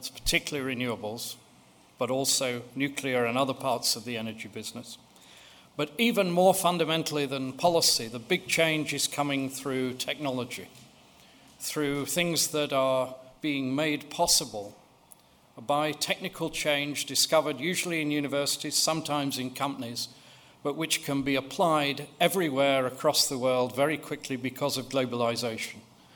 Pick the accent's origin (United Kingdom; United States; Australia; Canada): United Kingdom; England; As an Englishman, I feel daunted by the amount of talent in the room